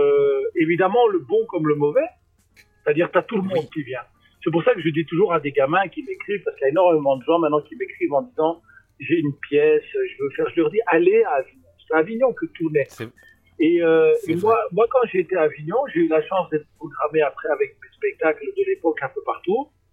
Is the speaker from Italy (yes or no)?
no; Brussels, Belgium; moi j'ai grandi à Bruxelles, dans le quartier pauvre